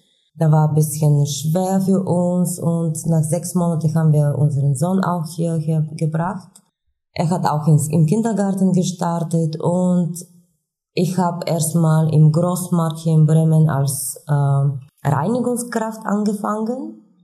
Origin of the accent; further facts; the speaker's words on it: Ruse, Ruse Province, Bulgaria; German is a second language; now in Germany; ich komme aus Bulgarien. Ich bin seit 2010 hier in Deutschland mit meiner Familie. Meine Heimatstadt heißt Russe. Das ist an die Grenze mit Rumänien.